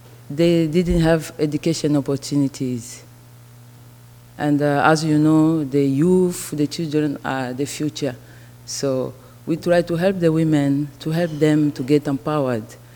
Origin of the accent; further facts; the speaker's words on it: DR Congo; English is a second language; I am from the Congo and the co-founder of Women's Refugee Care. I'm sorry, I speak more than 5 languages